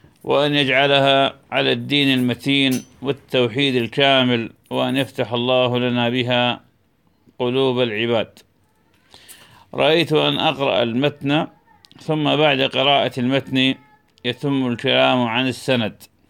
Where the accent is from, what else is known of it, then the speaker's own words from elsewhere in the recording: Hit, Al Anbar, Iraq; born there; moved away; وكنا مرة قبل عام في هيت، وهي المدينة التي ولدت فيها، وكانت نهاية أمري حينما خرجت من بلدنا العراق.